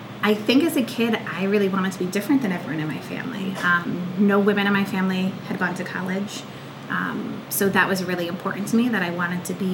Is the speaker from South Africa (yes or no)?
no; Wallingford, United States; I grew up right here in Wallingford.